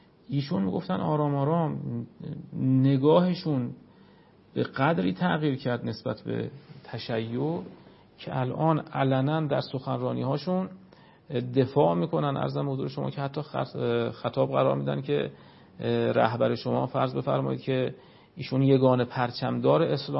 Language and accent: Persian; Iran; متوجه شد من ایرانیم.